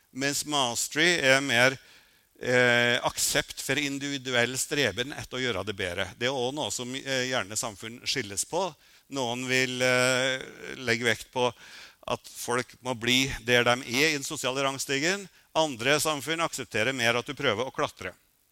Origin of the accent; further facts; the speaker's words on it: Røros, Trøndelag, Norway; now in Oslo, Norway; jeg kommer fra Røros, og når jeg kom til Oslo så visste det seg at det var ganske store kulturelle forskjeller inn I Norge også.